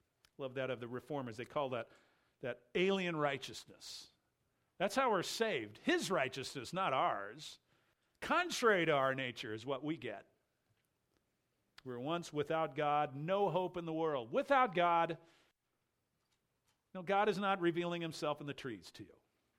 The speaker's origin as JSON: {"language": "English", "country": "Ireland", "said": "Now, I could back up as an Irishman."}